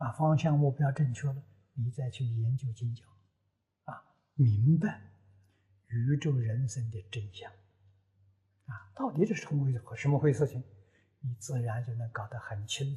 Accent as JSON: {"language": "Chinese", "country": "China", "said": "那我们中国人俗话说，人死了都做鬼了。"}